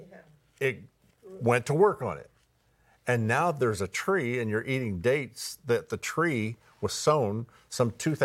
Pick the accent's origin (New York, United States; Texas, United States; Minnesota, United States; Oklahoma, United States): Oklahoma, United States; And growing up in Oklahoma, tornadoes, I mean, that's how you tell a native, the Oklahoman, is when the tornado comes, we go outside and look at it.